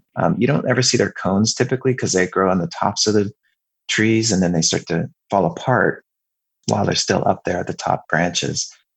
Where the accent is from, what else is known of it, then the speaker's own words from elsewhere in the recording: Whidbey Island, Washington, United States; I grew up partly on Southwest Whidbey Island